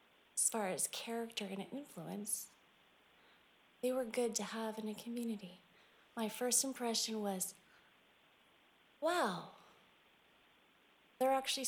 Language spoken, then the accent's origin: English; California, United States; And like I said, I'm a transplant from California.